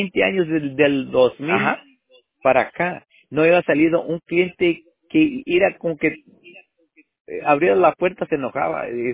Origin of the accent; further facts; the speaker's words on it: Mexicali, Baja California, Mexico; born there; Vamos a poner Mexicali.